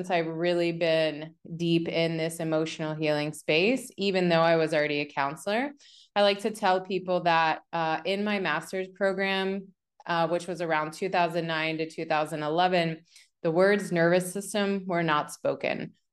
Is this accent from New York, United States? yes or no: no; West Virginia, United States; So I grew up in West Virginia and I had a great childhood.